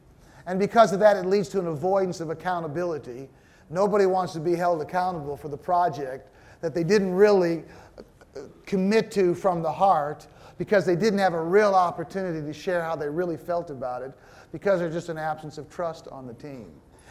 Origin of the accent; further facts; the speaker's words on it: Philippines; So I just realized it's part of being Filipino. I'm trying to learn.